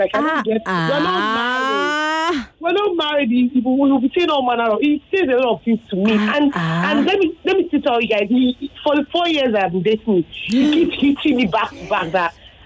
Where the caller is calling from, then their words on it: Ajah, Lagos, Nigeria; I'm calling from Ajah.